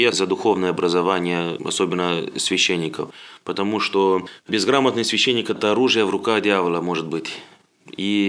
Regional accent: Moldova; Russian is a second language

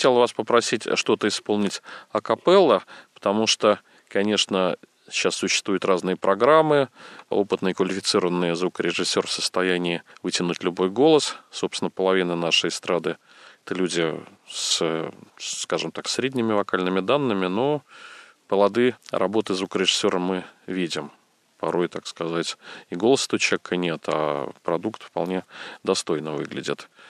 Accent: Vladimir, Vladimir Oblast, Russia; born there; я родился во Владимире, и родители у меня тоже из Владимирской области.

